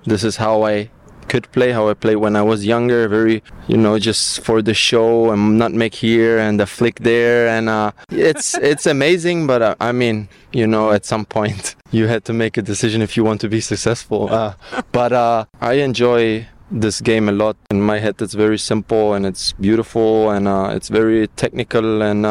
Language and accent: English; Berlin, Germany; So this is why I am German and American. And I was born in Berlin. I spent my whole life there, grew up there.